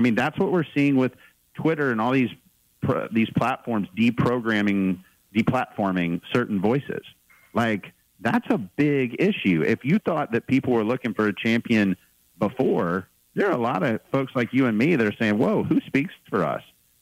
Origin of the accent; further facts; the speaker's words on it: United States; At the end of the day, the Constitution, we're Americans. I am an American.